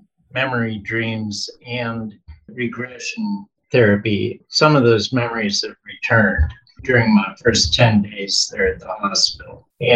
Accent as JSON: {"language": "English", "region": "Pennsylvania", "country": "United States", "tie": "born there", "said": "the hospital that I was born at in Pennsylvania, the Project Bluebird was there in 1950 or 51. And I was born there in 53."}